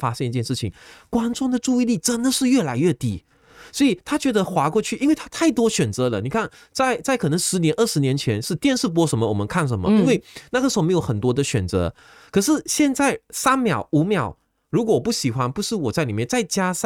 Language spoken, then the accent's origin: Chinese; Malaysia; 就好像我是一个马来西亚人，当我到英国去教课的时候，我就发现原来他们对我们马来西亚的文化是